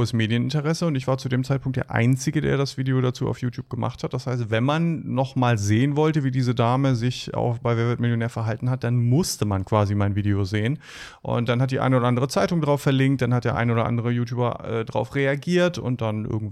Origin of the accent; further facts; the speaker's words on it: Northern Germany, Germany; Ich bin ja selber Norddeutscher und wir sagen ja üblicherweise Moin.